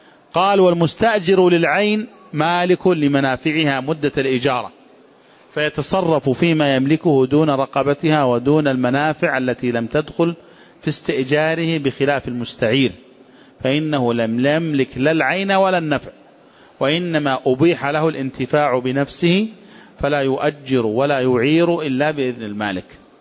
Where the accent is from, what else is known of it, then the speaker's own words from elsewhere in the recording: Najd, Saudi Arabia; في نجد عندنا ما يسمى بالصبرة